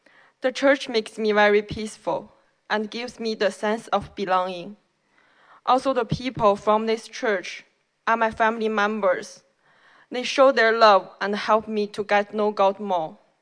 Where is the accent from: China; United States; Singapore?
China; English is a second language; moved away as an adult; now in Vancouver, Canada; I'm from China. I came to Vancouver 8 months ago.